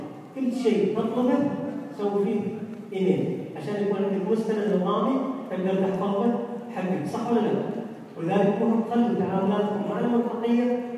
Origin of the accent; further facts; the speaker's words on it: Saudi Arabia; احنا سعوديين